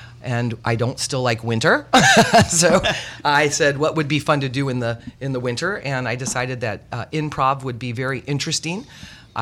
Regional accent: Fontana, California, United States; Absolutely. I grew up in Southern California, a little town called Fontana.

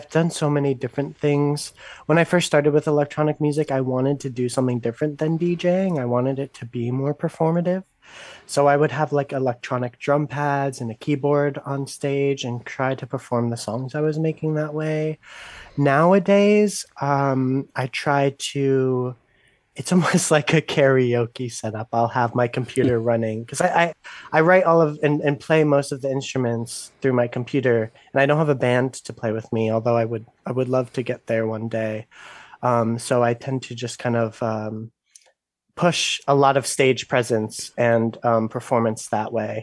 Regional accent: Poughkeepsie, New York, United States; born there; Well, I was born in Poughkeepsie, New York, upstate, about 2 hours of the city.

